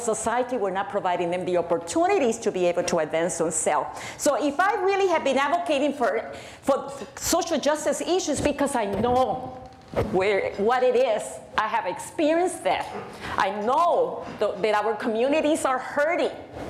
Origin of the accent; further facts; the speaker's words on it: Puerto Rico; moved away as an adult; I was recruited because I came from Puerto Rico with my husband expecting the first baby